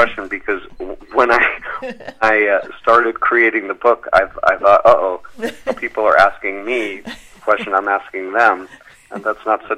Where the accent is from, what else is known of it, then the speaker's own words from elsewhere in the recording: Massachusetts, United States; I'm Irish Catholic from Massachusetts.